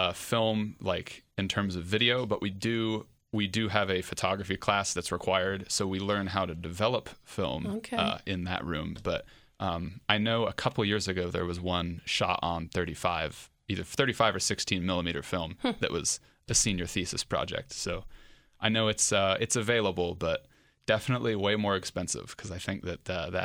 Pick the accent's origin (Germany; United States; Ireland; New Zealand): United States; New Carlisle, Ohio; I'm technically from New Carlisle, but I say Tip City.